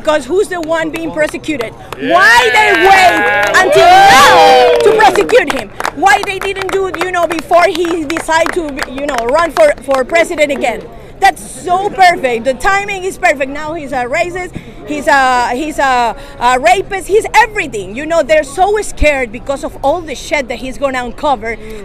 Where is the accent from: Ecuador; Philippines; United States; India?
Ecuador; You know, I come from Ecuador, and what I'm going to say, that all Ecuadorians are perfect?